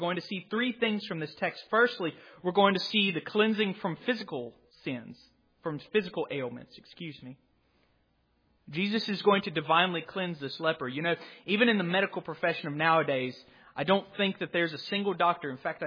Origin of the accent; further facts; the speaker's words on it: Gulf Coast, United States; I am originally from the Gulf Coast, of course, and I spent many a weekend in New Orleans, Louisiana as well.